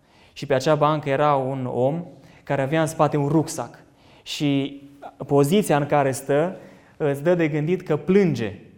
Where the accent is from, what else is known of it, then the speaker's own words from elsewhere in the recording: Biertan, Sibiu County, Romania; de unde sunt eu, de la Biertan